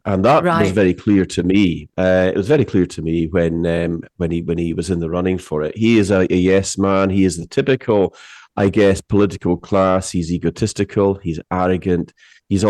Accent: Inverness, Scotland, United Kingdom; She is actually from my hometown of Inverness.

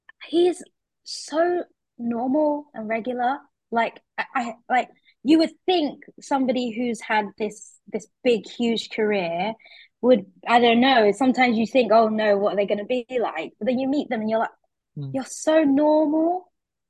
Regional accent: London, United Kingdom; I'm from London

